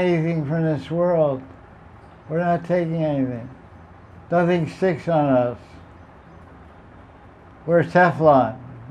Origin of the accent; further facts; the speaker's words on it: Vrindavan, Uttar Pradesh, India; I'm from Vrindavan. Your heart never leaves Vrindavan or Radhakund.